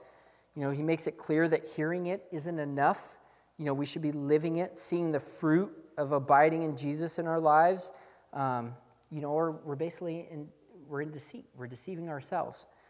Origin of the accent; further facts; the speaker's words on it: Oregon, United States; I remember being invited down there because I'm from Southern Oregon and going to church out there and same type of thing.